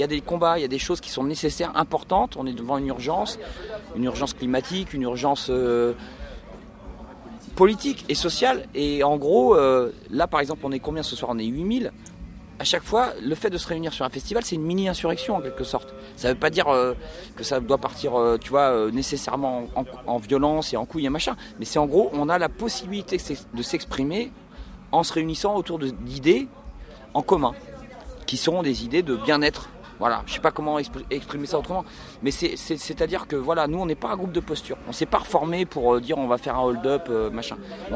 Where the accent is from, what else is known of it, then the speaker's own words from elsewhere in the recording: France; now in Spain; En tant que Français, on a un truc comme ça.